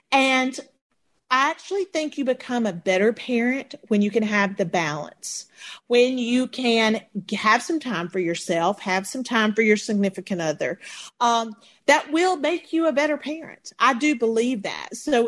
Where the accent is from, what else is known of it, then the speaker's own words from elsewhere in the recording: Indiana, United States; Hi, Lauren. I'm from Indiana.